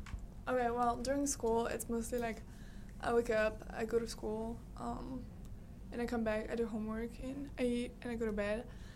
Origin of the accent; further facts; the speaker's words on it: France; English is a second language; I'm from France.